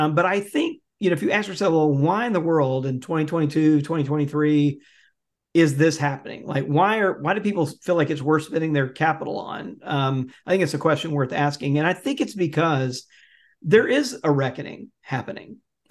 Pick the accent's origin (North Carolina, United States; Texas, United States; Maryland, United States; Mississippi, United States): Mississippi, United States; so Mississippi, I am proud to say, is my home state